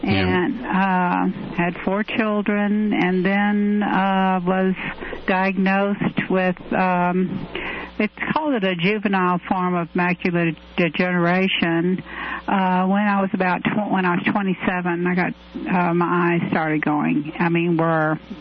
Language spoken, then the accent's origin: English; Galveston, Texas, United States; in Galveston.